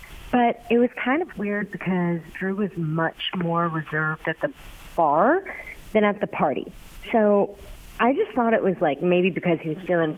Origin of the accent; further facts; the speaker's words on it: North Carolina, United States; I grew up actually in North Carolina.